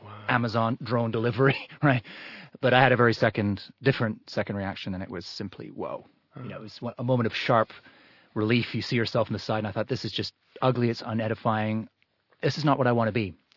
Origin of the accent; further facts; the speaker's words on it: Canada; accent: Canadian; Yeah, it's because I'm Canadian, but my father's actually from Mauritius.